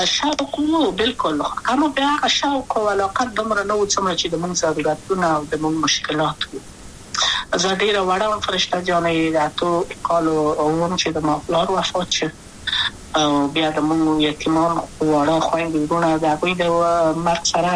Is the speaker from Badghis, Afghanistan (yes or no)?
no; Kabul, Afghanistan; also born or lived in Wardak; زه خو اصلا د وردګو ولایت یم، د پلار مې د وردګو ولایت ته خلګنسې کې دلې د کابل په تخت پل سیمه کې یم او لویا شویم کابل کې